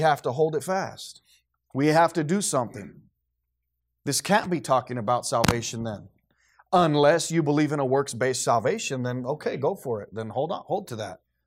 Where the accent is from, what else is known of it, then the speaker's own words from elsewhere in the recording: Roswell, New Mexico, United States; Okay, now I grew up in Roswell. I was born in Roswell.